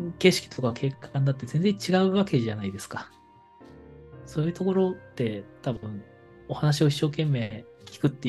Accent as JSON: {"language": "Japanese", "town": "Kawasaki", "region": "Kanagawa", "country": "Japan", "tie": "born there", "also_born_or_lived": "Akita / Fukushima / Saitama", "said": "私自身も、生まれは川崎ですけど、秋田に住んだり福島に住んだり埼玉に住んでたこともありますし"}